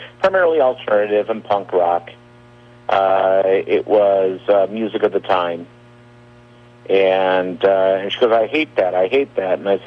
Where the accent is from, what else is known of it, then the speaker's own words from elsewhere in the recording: Minnetonka, Minnesota, United States; And a buddy of mine that I grew up with out in Tonka is having a business lunch.